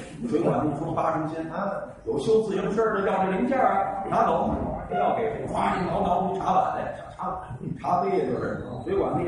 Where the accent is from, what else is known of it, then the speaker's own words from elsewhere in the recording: Tianjin, China; 你看，还是那句话，我是天津人，天津有一海河